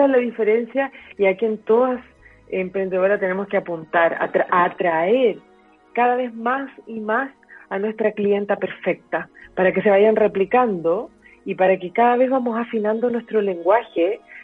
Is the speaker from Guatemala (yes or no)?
no; Chile; si estamos en el extranjero, somos chilenas, lo más probable es que si hay chilenos, se van a acercar mucho más rápido porque claro, tenemos el mismo acento